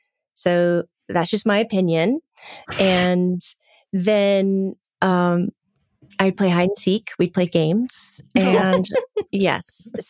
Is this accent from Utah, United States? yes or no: no; Florida, United States; I grew up in Central Florida.